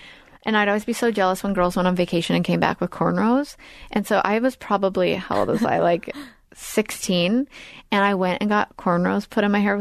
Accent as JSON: {"language": "English", "country": "Canada", "said": "I'm Canadian. I'm like, I don't know."}